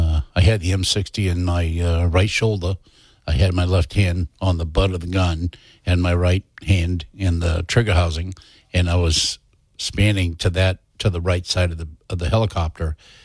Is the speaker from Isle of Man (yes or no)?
no; Long Beach, California, United States; I transferred my score to California, where I grew up in Long Beach.